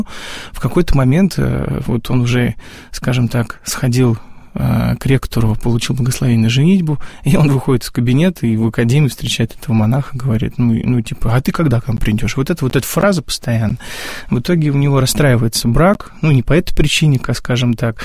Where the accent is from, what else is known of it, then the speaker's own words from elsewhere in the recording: Sergiev Posad, Moscow Oblast, Russia; born there; так как я уже неоднократно рассказывал, что я родился в Сергиевом Посаде